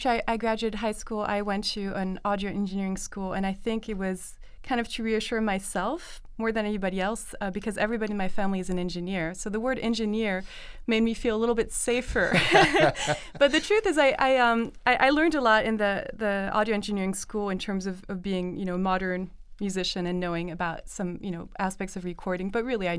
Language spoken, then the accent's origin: English; France; now in California, United States; I was raised in France, now live in California